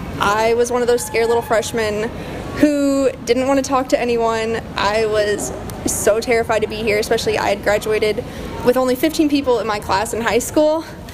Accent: South Bend, Indiana, United States; I'm from South Bend, Indiana, and I'm a journalism telecommunications news major.

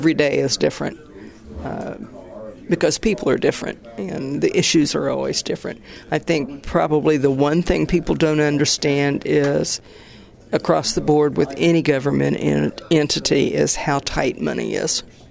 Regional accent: Muncie, Indiana, United States; I was born and reared in Muncie, moved away for a number of years, and moved back in 1995.

